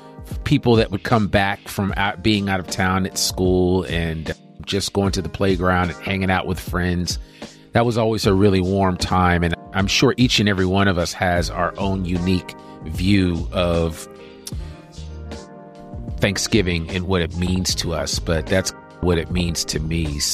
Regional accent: Northeast, United States; Growing up in the Northeast, I can remember coming home from school and it always was super crisp in the air.

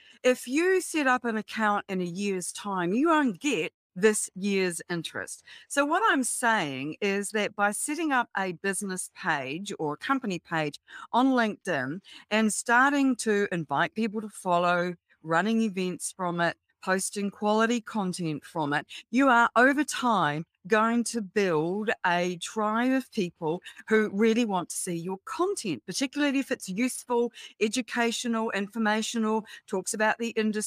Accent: New Zealand; by my accent, you'll know that I'm a Kiwi. So I'm based in New Zealand.

